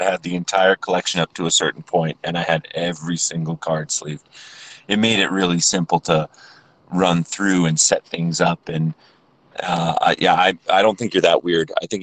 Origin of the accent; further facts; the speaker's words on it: Canada; And I guess as a Canadian too, you know, I'm not like hurrah, hurrah, America.